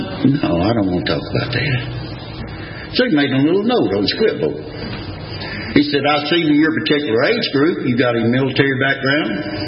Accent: Tennessee, United States; I come from a long line of visionaries. Like I said, I'm from Tennessee.

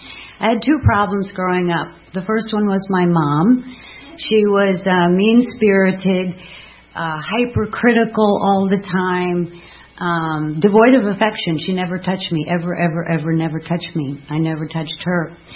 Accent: Madison, Wisconsin, United States; Later, I grew up in Madison, Wisconsin as a Cheddarhead.

